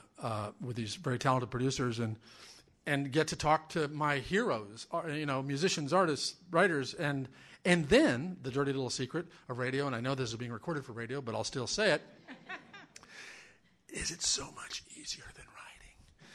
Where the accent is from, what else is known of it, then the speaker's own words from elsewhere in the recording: Omaha, Nebraska, United States; So if and when I write a here's my life memoir, growing up in Omaha would absolutely be a large part of it.